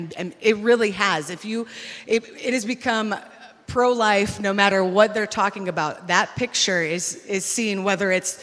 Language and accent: English; Waterford, Wisconsin, United States; I was born and raised in Waterford, so that's where I'm staying. My whole family is still there, even my extended family. We're all from southeastern Wisconsin, so I am no stranger to here.